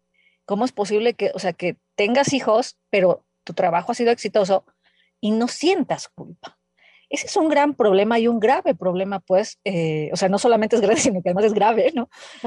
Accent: Mexico; soy madre abnegada mexicana.

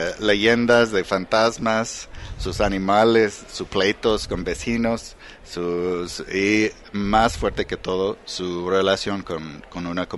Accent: Texas, United States; now in Oaxaca, Mexico; Sí, soy de Texas.

